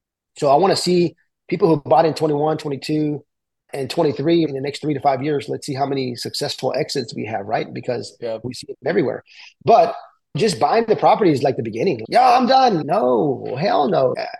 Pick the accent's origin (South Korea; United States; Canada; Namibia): United States; El Paso, Texas; first language Spanish; English is a second language; I was born in the States, but my first language really was Spanish. And then I learned English in West Texas, El Paso.